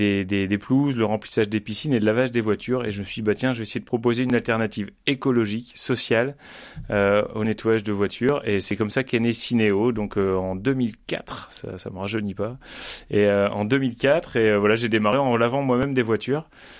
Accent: Hauts-de-France, France; j'ai 46 ans, je suis originaire du Nord

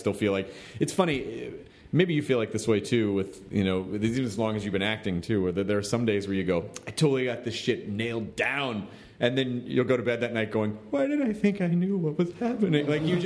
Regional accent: the South, United States; I was socially ostracized and tortured relentlessly growing up in the South.

